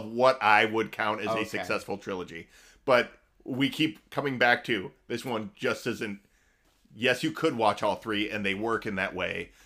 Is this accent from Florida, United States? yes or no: no; Illinois, United States; These are three people in my home state of Illinois.